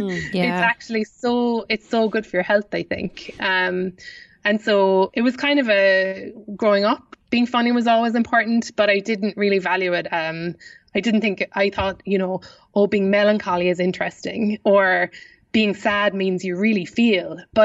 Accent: Kansas City, United States; I'm from Kansas City.

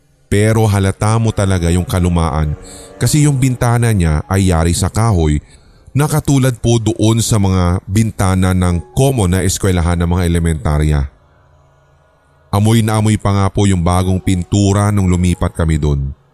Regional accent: Central Visayas, Philippines; Ako po ay tubong Cebu.

